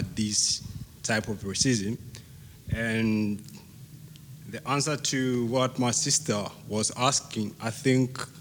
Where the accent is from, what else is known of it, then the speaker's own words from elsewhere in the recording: Zambia; and I'm from Zambia.